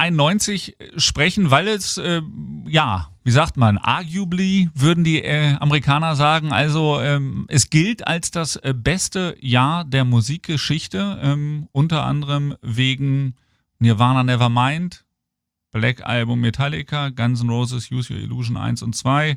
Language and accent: German; Hanover, Lower Saxony, Germany; als Hannoveraner